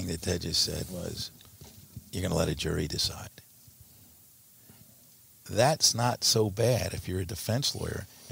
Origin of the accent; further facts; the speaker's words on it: Philadelphia, Pennsylvania, United States; Judge, I'm from Philly.